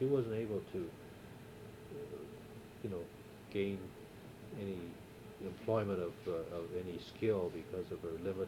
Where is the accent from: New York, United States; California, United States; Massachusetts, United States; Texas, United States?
California, United States; Los Angeles; I was born in Los Angeles.